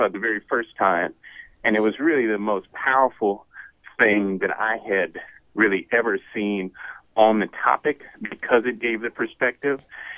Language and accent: English; San Francisco, California, United States; No, I'm born and raised in San Francisco, had the most diverse upbringing.